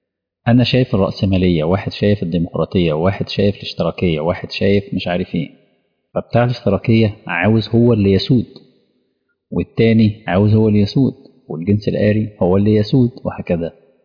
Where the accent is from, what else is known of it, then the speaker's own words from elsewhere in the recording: Egypt; عندي أنا كمصري